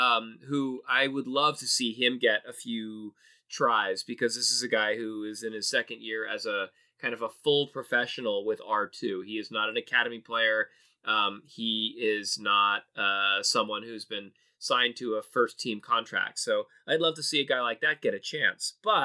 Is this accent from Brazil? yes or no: no; Los Angeles, California, United States; growing up in Los Angeles, knew a lot of Salvadorians